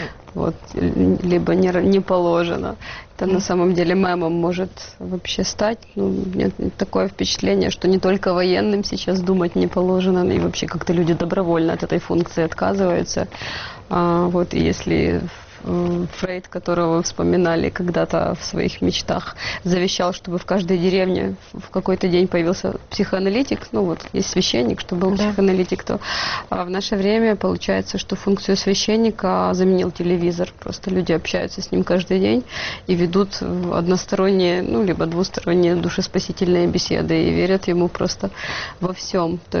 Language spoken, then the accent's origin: Russian; Ukraine; за то, чтобы у людей было что поесть, как каждый нормальный украинец, конечно же.